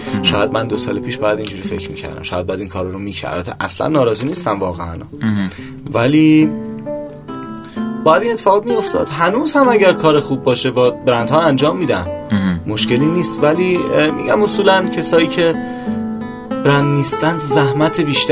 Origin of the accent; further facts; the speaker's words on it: Tehran, Tehran Province, Iran; born there; من خودم متولد تهرانم، پدرم مال شهرستان گلپایگانه.